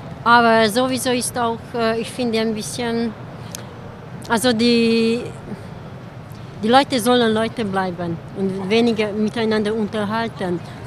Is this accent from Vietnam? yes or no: no; Hungary; German is a second language; now in Germany; Ich bin ungarisch, ja. Okay. Zurzeit in Bayern, aber ich komme aus Ungarn.